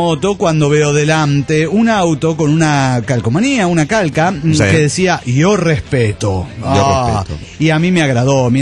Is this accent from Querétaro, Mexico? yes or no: yes; Querétaro, Mexico; de Querétaro, México.